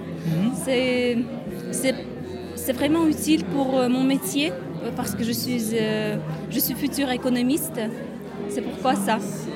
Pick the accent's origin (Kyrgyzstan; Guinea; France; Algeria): Kyrgyzstan; Bishkek; first language Kyrgyz; French is a second language; Je suis Kirghize, je suis de Bishkek. Mm-hmm. C'est une belle ville de l'Asie centrale.